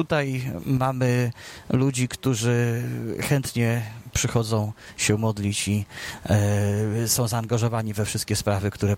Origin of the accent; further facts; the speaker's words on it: Piotrków Trybunalski, Łódź Voivodeship, Poland; Pochodzę z niedalekiej miejscowości, z Piotrkowa Trybunalskiego.